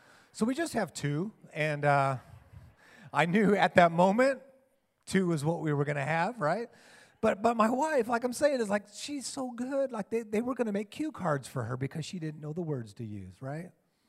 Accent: Denver, Colorado, United States; I grew up in Denver, so I'm a Broncos fan.

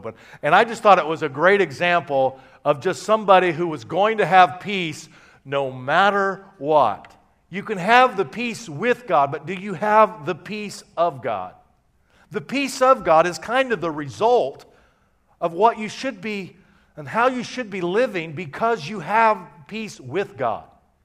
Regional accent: Midwest, United States; now in Fresno, United States; I said, where and what is a Fresno? I was from the Midwest.

